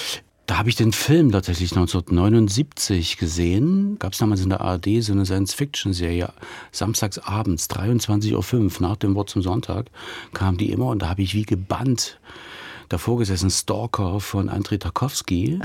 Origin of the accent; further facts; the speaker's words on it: Leipzig, Saxony, Germany; now in Dresden, Germany; Nein, aber ich bin in Leipzig geboren, habe dort meine Kindheit verbracht. Und wenn ich nach Leipzig fahre, ist es immer noch meine Heimat.